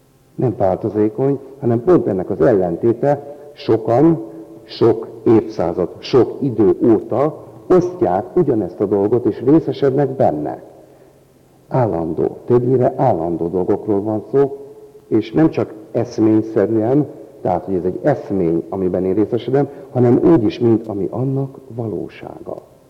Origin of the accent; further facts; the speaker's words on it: Hungary; Példának okáért magyar vagyok.